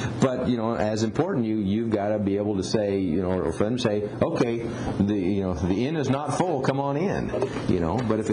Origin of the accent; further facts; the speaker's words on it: Hayes, United States; And, of course, I was raised in the funeral business. I'm from Hayes. I grew up in a funeral home.